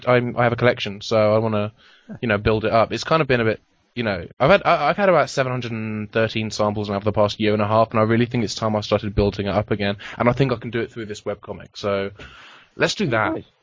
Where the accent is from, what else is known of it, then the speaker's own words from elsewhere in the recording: Luton, East of England, United Kingdom; now in Los Angeles, United States; I'm certainly going to be contacting like my, you know, local bookstores in Los Angeles and in my hometown of Luton